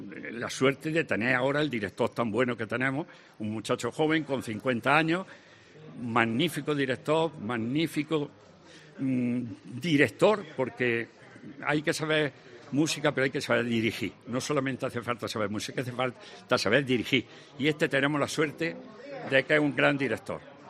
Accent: Jaén, Andalusia, Spain; soy de Jaén y me siento orgulloso de hablar como lo de Jaén.

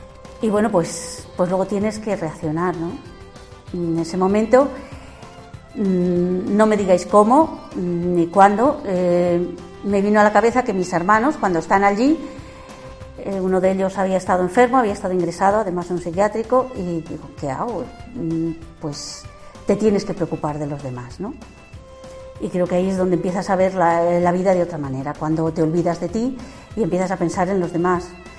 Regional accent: Los Santos, Castile and León, Spain; soy de Los Santos, un pueblecito al sur de la provincia de Salamanca.

